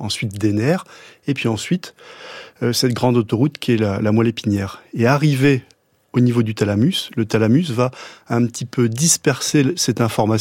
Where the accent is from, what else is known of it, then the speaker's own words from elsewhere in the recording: Marseille, Provence-Alpes-Côte d'Azur, France; Moi, je viens de Marseille. À Marseille, on a la garrigue l'été qui s'enflamme très très rapidement quand on y jette un mégot.